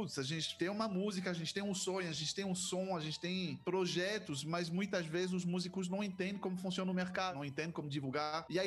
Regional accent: France; accent: French; Portuguese is a second language; eu sou francês, então esse sotaque é da França.

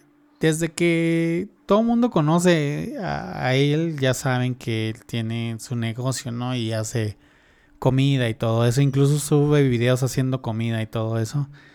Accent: Tijuana, Baja California, Mexico; otros que nada más somos de Tijuana

